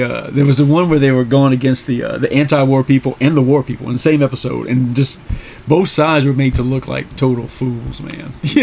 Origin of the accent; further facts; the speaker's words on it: Louisiana, United States; You know, my hometown. There's the Shadows on the Tesh is the name of the main plantation home down there